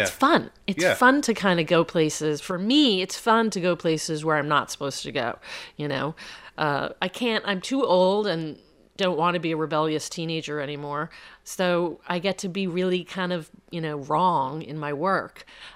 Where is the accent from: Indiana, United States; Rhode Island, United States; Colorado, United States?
Indiana, United States; South Bend; I said in my Publishers Weekly interview, I'm from South Bend, Indiana, and it's a different childhood.